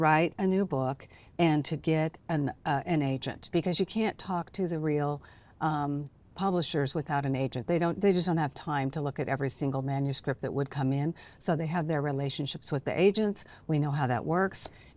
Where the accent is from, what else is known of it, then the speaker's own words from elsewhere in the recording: United States; And no matter what is going on politically, I've never really had problems as an American.